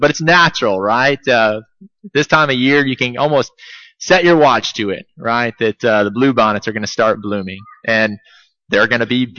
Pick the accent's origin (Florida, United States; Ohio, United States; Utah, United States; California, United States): Ohio, United States; I grew up in Ohio. I have to admit, I don't get the fascination right now with blue bonnets.